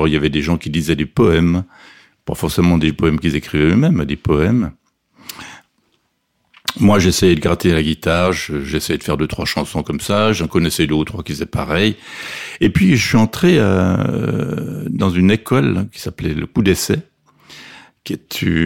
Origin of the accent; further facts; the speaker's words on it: Renens, Vaud, Switzerland; j'habitais à Lausanne, bien sûr. Je suis né à Renan, qui est une petite ville à 10 km de Lausanne.